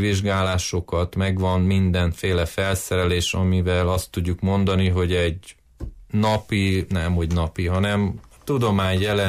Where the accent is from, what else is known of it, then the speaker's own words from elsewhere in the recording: Sândominic, Harghita, Romania; Én ott nőttem fel, Garados oldalába mászkáltam gyerekkoromba, és nagyon sok időt töltöttem Domokoson, rokonság ott van, Csíkszeredában